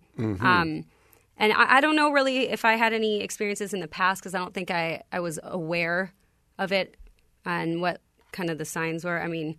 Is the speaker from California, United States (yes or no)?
yes; Calabasas, California, United States; I am. I'm from Calabasas.